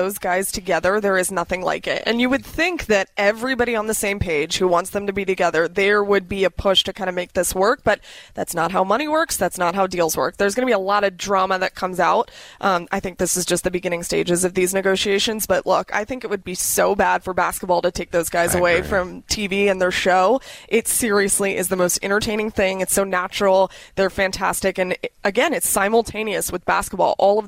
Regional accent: Florida, United States; I grew up in South Florida, and I wanted something the polar opposite of where I grew up, and that would be Oxford, Mississippi.

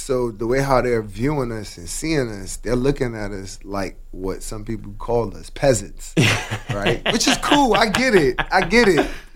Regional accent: Brooklyn, New York, United States; I'm a New York City kid. I'm from Coney Island, Brooklyn.

